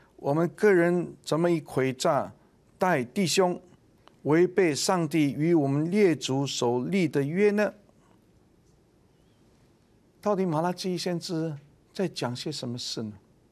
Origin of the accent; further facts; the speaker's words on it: China; 其实圣经里面用我们中国人可以想象可以明白的文化